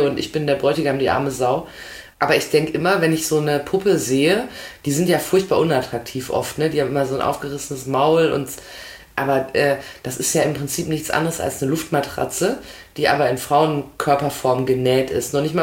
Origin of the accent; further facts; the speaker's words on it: North Rhine-Westphalia, Germany; wenn ich so an meine Jugend in NRW denke